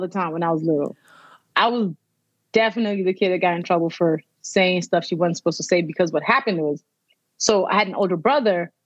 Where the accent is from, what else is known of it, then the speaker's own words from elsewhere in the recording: Nigeria; I'm Nigerian, born and raised.